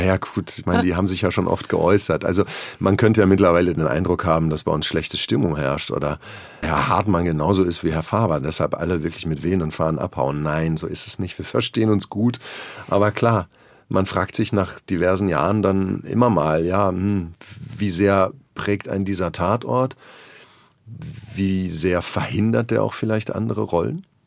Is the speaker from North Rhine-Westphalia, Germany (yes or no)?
yes; North Rhine-Westphalia, Germany; Also für mich als Westfale, die Westfalen sind ja eh nicht die leisesten, zumindest nicht da, wo ich herkomme aus der Ecke.